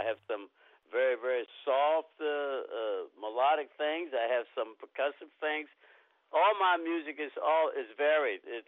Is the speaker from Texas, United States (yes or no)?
no; Pittsburgh, Pennsylvania, United States; that's a typical arena growing up in Pittsburgh as a young musician